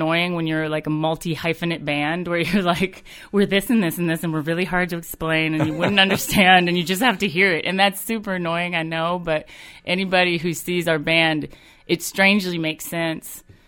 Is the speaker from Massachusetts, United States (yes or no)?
no; Alabama, United States; born there; I was born in Alabama, so it's funny, when I started singing songs, everything kind of comes out a little country.